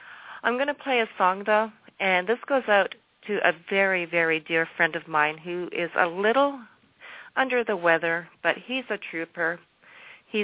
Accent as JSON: {"language": "English", "country": "Canada", "said": "I'm very proud as a Canadian that I could give her, I could offer her up to the world because she's one of my favorite singers."}